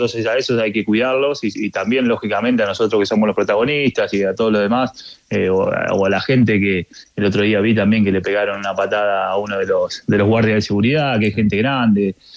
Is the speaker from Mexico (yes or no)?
no; Argentina; yo vengo de Argentina que también pasan hechos de violencia así